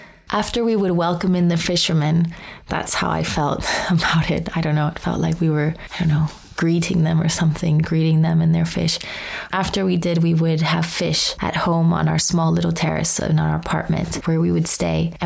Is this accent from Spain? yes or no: yes; Madrid, Community of Madrid, Spain; I grew up in Madrid, and Madrid's closest beach is about 4 hours away, at least back then when the highways were not as good. I always felt a bit suffocated because it's bang in the middle of the country.